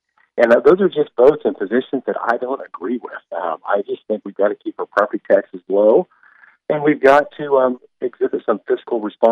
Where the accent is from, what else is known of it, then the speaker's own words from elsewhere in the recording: Quinter, Kansas, United States; I'm a K-Stater, and I grew up in Quinter, but went to K-State.